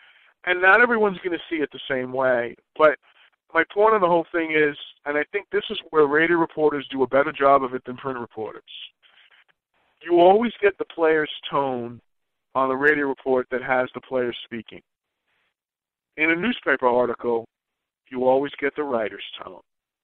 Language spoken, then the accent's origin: English; New York, United States; And I remember my young days, and not only in the business, but growing up in New York